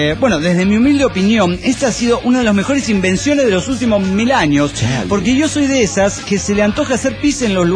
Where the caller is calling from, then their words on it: Caracas, Capital District, Venezuela; Soy la loca del Muelle de Caracas, Venezuela